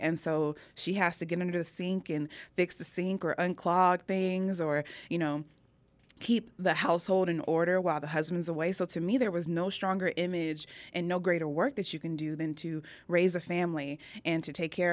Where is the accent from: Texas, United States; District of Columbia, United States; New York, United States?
Texas, United States; Killeen; No, I grew up in Killeen.